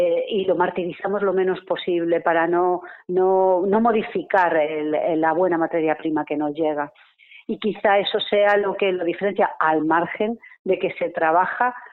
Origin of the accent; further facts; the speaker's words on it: Galicia, Spain; Pero luego, siendo gallegas, nos propusimos hacer una conserva de calidad de pulpo